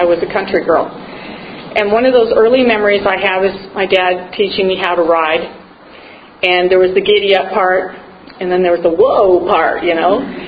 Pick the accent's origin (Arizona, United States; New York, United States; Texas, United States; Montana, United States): Montana, United States; Hardin; back to where I grew up in Hardin, Montana for several years. A couple of times we lived there. Dad being a cowboy meant we moved around to ranch to ranch to ranch